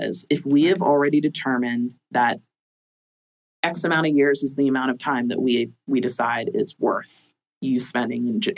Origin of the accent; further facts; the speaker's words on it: Florida, United States; I'm from Florida. We're creative. We're creative bunch.